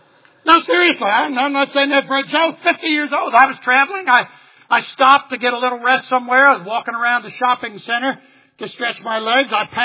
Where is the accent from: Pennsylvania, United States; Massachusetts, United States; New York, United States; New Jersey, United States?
Pennsylvania, United States; I said, no, sir, I was born in Pennsylvania. Well, did you grow up in the South? No, sir, I grew up in Pennsylvania, too.